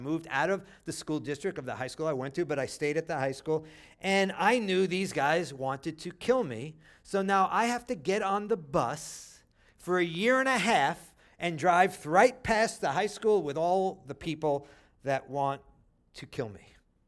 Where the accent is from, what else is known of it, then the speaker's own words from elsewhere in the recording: Flatbush, New York, United States; Now, these were guys from Canarsie. That's a neighborhood. It won't make a lot of sense to you. I'm from Flatbush. They're from Canarsie.